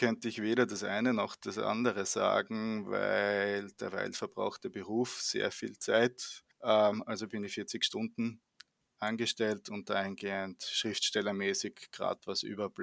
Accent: Graz, Styria, Austria; accent: Austrian; Ich komme aus Österreich, wie man vielleicht am Dialekt schon ein bisschen merken kann. Aus der Stadt Graz. Ziemlich schöne Stadt eigentlich.

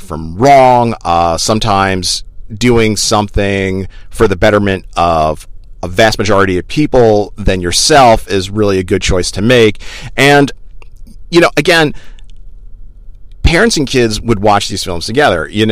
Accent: United States; you know, I'm an American. My wife is Asian.

